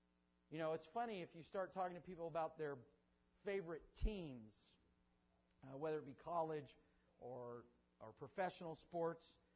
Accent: Kansas, United States; Now, I'm a KU fan, all right, because I'm from Kansas.

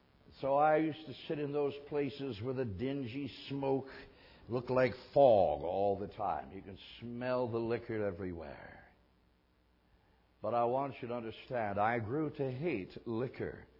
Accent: Fond du Lac, Wisconsin, United States; started a church in my hometown in Fond du Lac, Wisconsin.

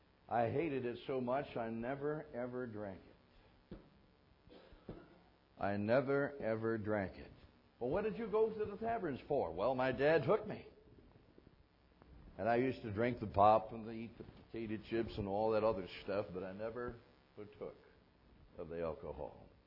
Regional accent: Fond du Lac, Wisconsin, United States; started a church in my hometown in Fond du Lac, Wisconsin.

